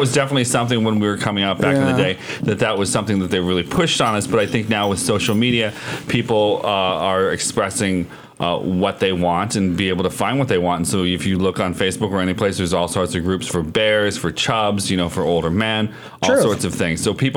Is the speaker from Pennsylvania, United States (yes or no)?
yes; Pennsylvania, United States; I grew up in Pennsylvania.